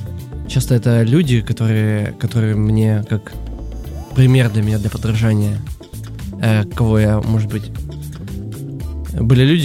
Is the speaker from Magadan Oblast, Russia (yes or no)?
no; Abakan, Khakassia, Russia; moved away as an adult; also born or lived in Krasnoyarsk; now in Moscow, Russia; Я сам из Хакасии, из одной части Сибири, поступал в Красноярск в училище. То есть у меня есть опыт переезда в большой город сравнительно. Если в моем родном Абакане было 200 тысяч человек, примерно так, то в Красноярске был уже 1 000 000.